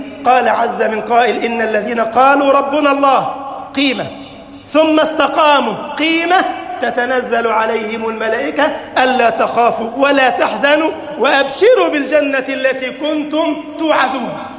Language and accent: Arabic; Egypt; اللهم اجعل بلدنا مصر أمناً أمانا، سخاء رخاء، وسائر بلاد المسلمين.